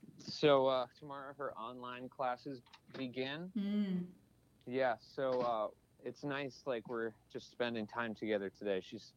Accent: New Jersey, United States; also born or lived in Brooklyn; Yeah, I'm from New Jersey.

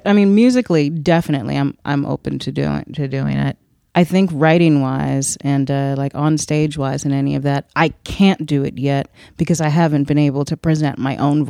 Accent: New York, United States; Sometimes I think you forget that I am from New York.

